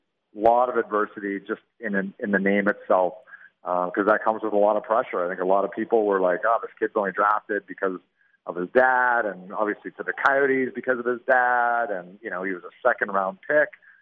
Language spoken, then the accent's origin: English; Edmonton, Alberta, Canada; now in Arizona, United States; And I grew up in Edmonton back in the heyday with the Edmonton Oilers.